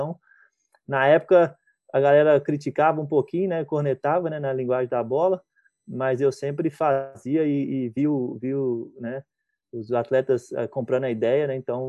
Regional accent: Brazil; moved away; Quando eu saí do Brasil, abriu a minha mente no quesito respeitar as culturas

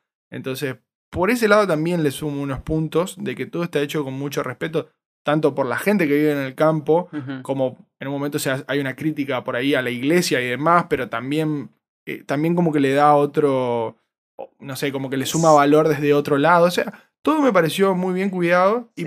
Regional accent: Argentina; como argentino me pone contento, no lo voy a negar.

